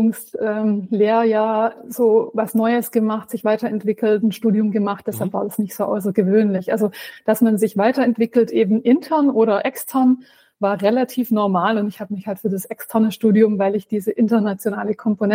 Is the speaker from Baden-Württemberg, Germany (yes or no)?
yes; Baden-Württemberg, Germany; Ich bin auf dem Land aufgewachsen, Schwäbische Alb, damals natürlich limitierter Blick in die Welt.